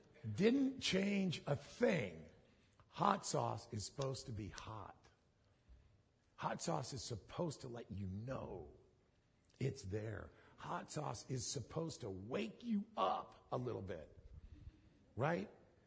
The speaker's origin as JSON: {"language": "English", "region": "Arizona", "country": "United States", "tie": "born or raised there", "said": "I grew up out here in Arizona, and I would tell you that I'm a bit of a hot sauce connoisseur."}